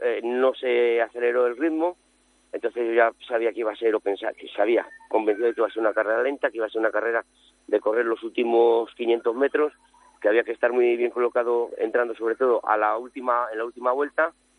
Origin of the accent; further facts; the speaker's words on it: Ágreda, Castile and León, Spain; Sí, y la de Castilla y León.